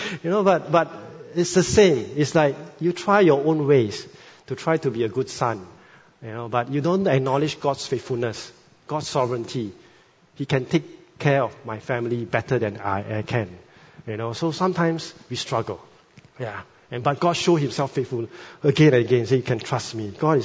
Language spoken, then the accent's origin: English; Malaysia; now in Singapore; You know, I'm Malaysian, Singapore PR, hopefully will become Singapore citizen soon.